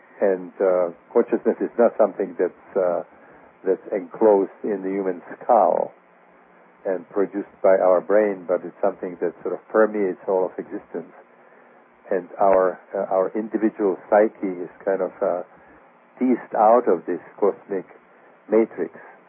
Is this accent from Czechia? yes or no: yes; Prague, Czechia; English is a second language; moved away as an adult; now in United States; Well, I was born and educated in Prague.